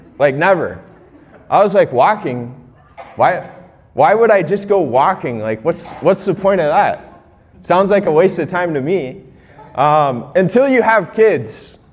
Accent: Austin, Minnesota, United States; I grew up in Austin, about 40 minutes away from here.

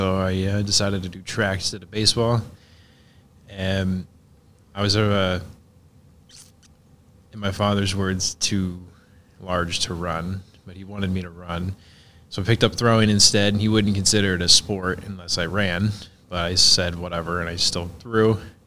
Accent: Belleville, Kansas, United States; I'm originally from Belleville, Kansas.

